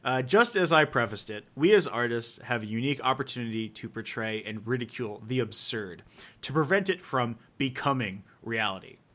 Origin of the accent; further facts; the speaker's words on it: United States; As an American, I hope that they all collectiv